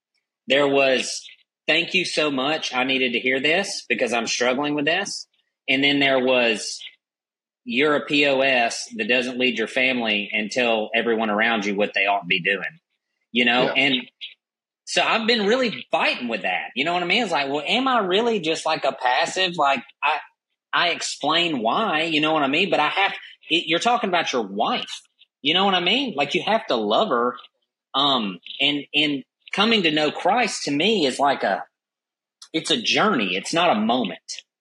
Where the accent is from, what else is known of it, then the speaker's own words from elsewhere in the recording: the South, United States; And of course, I'm from the South, so I was saved.